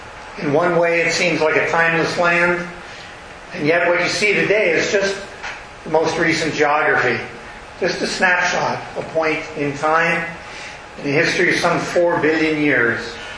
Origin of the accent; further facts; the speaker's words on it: Thunder Bay, Ontario, Canada; This is the first time that I've returned to my hometown, Thunder Bay, Ontario, when I didn't own a piece of property.